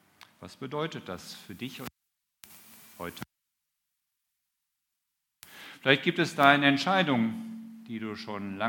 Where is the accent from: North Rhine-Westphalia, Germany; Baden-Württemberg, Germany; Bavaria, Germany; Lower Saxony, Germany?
North Rhine-Westphalia, Germany; Kamp-Lintfort; Das lag ziemlich nahe an unserer alten Heimat. Wir kommen aus Camp Lindfort.